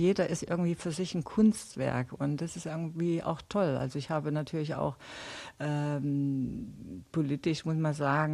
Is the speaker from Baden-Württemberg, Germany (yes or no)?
no; Jena, Thuringia, Germany; ich komme aus Jena, das war eine Hochburg für den Sprint.